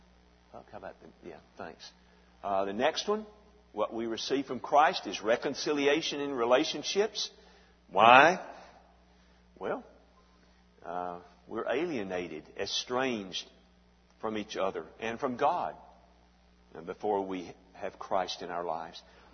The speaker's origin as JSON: {"language": "English", "region": "Alabama", "country": "United States", "tie": "born or raised there", "said": "I grew up hunting in North Alabama, and when we'd go deer and turkey hunting in Bankhead Forest, we did that for years"}